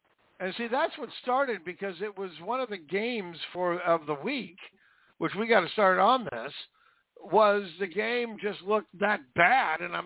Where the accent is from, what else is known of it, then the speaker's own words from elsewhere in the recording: Seattle, Washington, United States; Look, me and Brother X, we know because we're from Seattle.